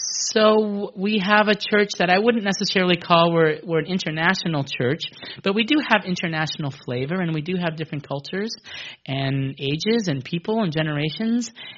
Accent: the North, United States; Northerners like myself, and we have people who are Southerners and part of Southern culture, and we're American, we're culturally American, but there are differences.

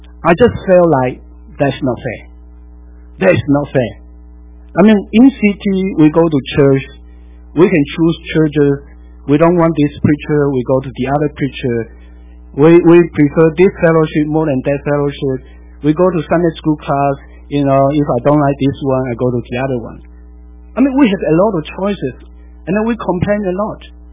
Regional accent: Malaysia; I'm from Malaysia. We had a lot of different people groups in Malaysia. And then we Chinese usually stay in the town or city.

